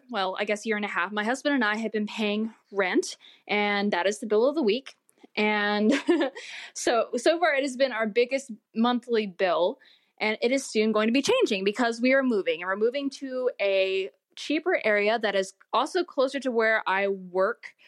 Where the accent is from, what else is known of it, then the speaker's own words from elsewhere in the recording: Virginia, United States; Hey, Jen and Jill, this is … I'm from Virginia.